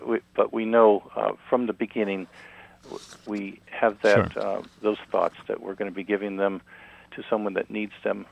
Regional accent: New England, United States; also born or lived in Michigan; I was born in Michigan, and my dad had several jobs before we settled in New England, and I moved into New York for my first job out of college.

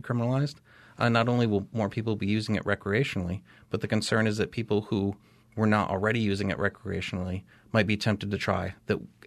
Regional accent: Rutland, Vermont, United States; I'm from Rutland City. I represent a portion of Rutland City.

